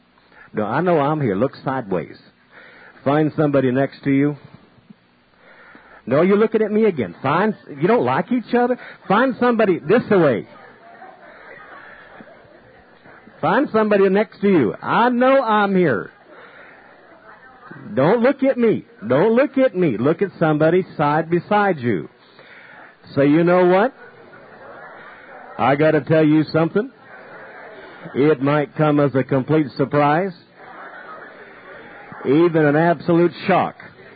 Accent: Maine, United States; And I had gone back to my home state and was coming back in a couple of weeks.

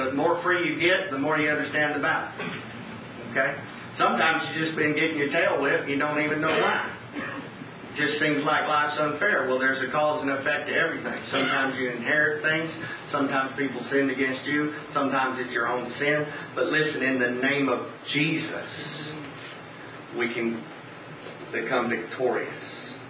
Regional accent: Texas, United States; And we cast demons out until I'm from Texas, so until the cows come home.

